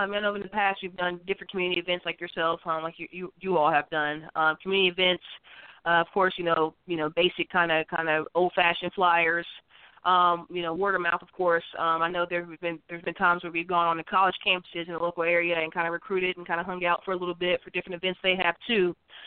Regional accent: West Virginia, United States; first off, I'm from West Virginia, you know, I'm a West Virginia native.

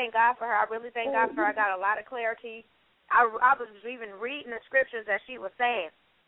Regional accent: Richmond, California, United States; from Richmond, California.

